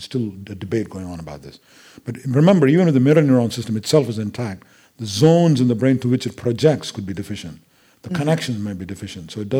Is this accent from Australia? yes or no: no; India; I think that's what happened, rather than my being Indian.